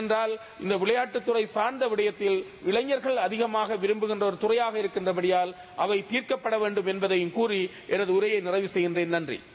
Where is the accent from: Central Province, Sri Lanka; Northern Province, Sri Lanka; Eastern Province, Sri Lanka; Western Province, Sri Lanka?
Eastern Province, Sri Lanka; நான் கிழக்கு மாகாணத்தைச் சேர்ந்தவன், மட்டக்களப்பு மாவட்டத்தைச் சேர்ந்தவன்